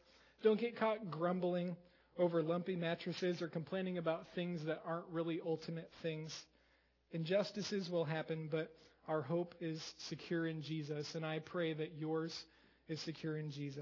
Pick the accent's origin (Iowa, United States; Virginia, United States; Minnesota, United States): Iowa, United States; I didn't go to college there, but I grew up in Iowa, and our high school district race was on this course.